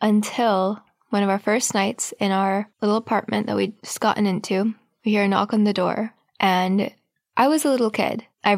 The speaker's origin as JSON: {"language": "English", "country": "Pakistan", "said": "Being Pakistani"}